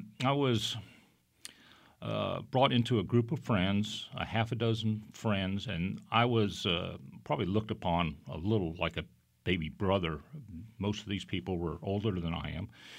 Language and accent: English; Miami, Florida, United States; now in Texas, United States; Well, I'm not a Texan, although I've been here for a number of years. I was raised in Miami, Florida. And so my early youth was on the beach.